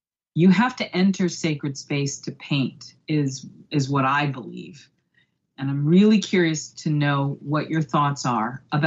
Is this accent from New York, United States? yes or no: no; Boston, Massachusetts, United States; You know, I grew up in Boston, and as a young person, I got to spend a good deal of time at Fenway Park.